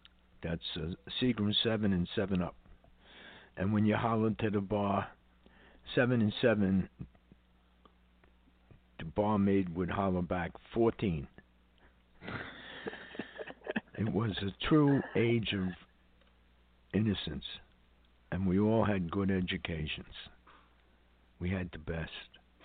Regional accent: New York, United States; I remember because I grew up in Harlem.

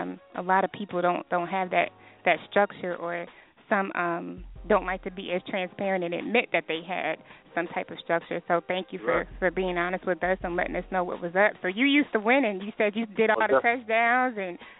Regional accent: Texas, United States; I'm from Texas, so that's right next door.

